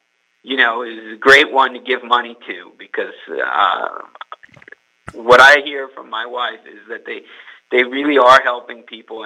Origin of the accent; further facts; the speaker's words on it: California, United States; my wife is from Tunisia, and I am from California.